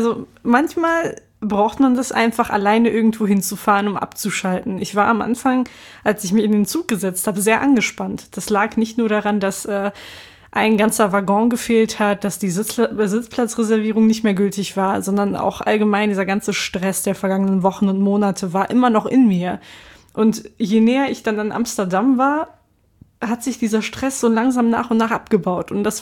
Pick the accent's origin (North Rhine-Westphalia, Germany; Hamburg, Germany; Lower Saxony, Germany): Hamburg, Germany